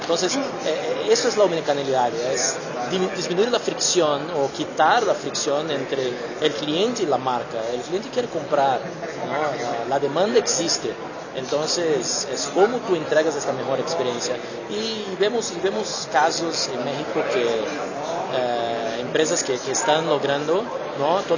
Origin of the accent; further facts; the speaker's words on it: Brazil; Spanish is a second language; Bueno, yo soy brasileño